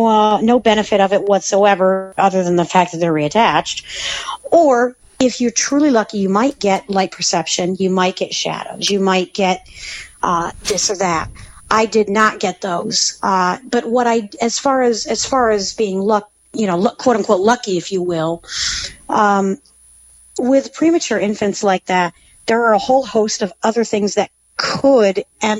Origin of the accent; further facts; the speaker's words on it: San Pedro, California, United States; born there; As it was, I was born out in San Pedro, California.